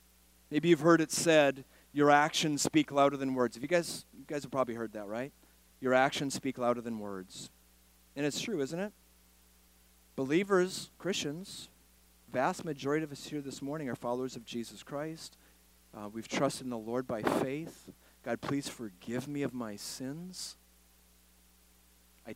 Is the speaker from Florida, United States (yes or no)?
yes; Florida, United States; I'm from Central Florida